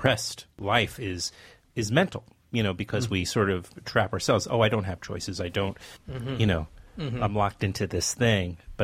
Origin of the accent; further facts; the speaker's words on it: Queens, New York, United States; I have a childhood friend who I grew up with in Queens